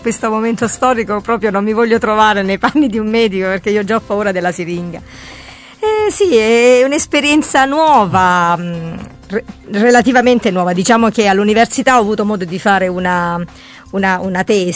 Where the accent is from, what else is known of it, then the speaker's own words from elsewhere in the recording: Oria, Apulia, Italy; Tra l'altro sono di Oria, per cui conosciamo benissimo le competizioni tra Oria e Francavilla.